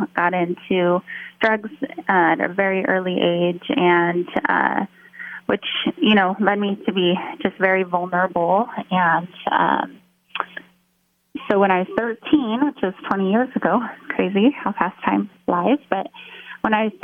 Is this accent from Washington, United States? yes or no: yes; Spokane, Washington, United States; So, born and raised in Spokane, and moved to a lot of different places with the family, but always came back to Spokane.